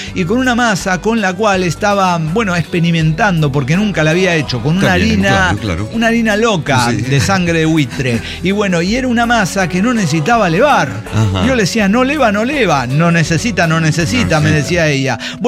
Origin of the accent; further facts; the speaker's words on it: Santa Fe, Argentina; Y yo soy muy santafesina, vio